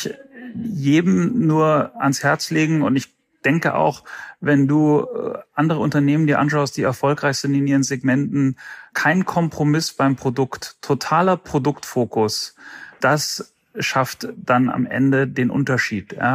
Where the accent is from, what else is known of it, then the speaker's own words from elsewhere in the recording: Munich, Bavaria, Germany; Ich bin ja Münchner und es zieht mich eigentlich einmal im Monat immer in die Heimat.